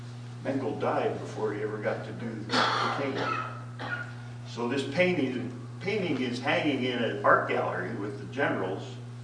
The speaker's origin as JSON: {"language": "English", "town": "Williamsport", "region": "Pennsylvania", "country": "United States", "said": "I come from Little League World Series headquarters. I had to have my kids playing baseball."}